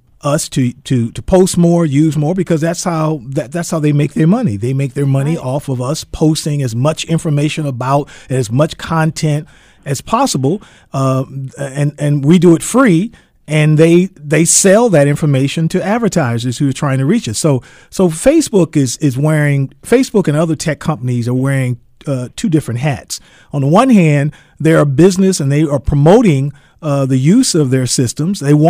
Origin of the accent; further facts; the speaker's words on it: Cleveland, Ohio, United States; he knew I was from Cleveland. I was raised in Cleveland.